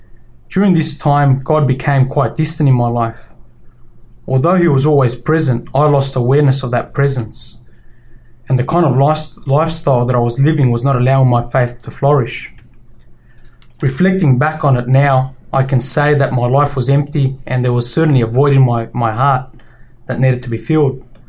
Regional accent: Australia; I'm 26 years old. A little bit about my background. I was born and raised in Australia, so I consider myself a true blue, an Aussie. My parents are from Nicaragua, which is a very Catholic country.

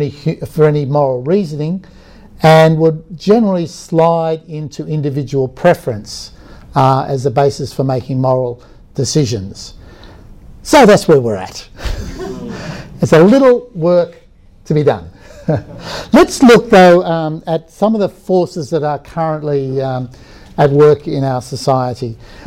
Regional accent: Australia; You know, yes, we have certain things as Australia, different from if I was a Nigerian or I came from Brazil or somewhere.

